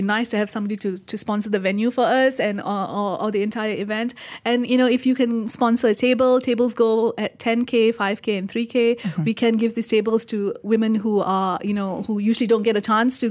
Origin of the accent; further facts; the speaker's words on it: India; I mean, we all three of us here, we're all Indian.